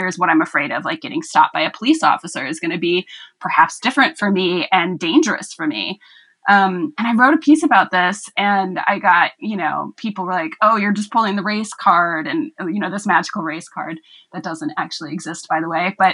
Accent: Milwaukee, Wisconsin, United States; So I grew up in Milwaukee, Wisconsin, in a rough neighborhood. It was the hood for sure.

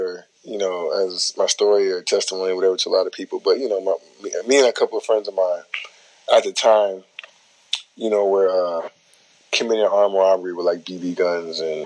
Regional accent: Los Angeles, California, United States; So I'm like, no, I'm from Los Angeles County.

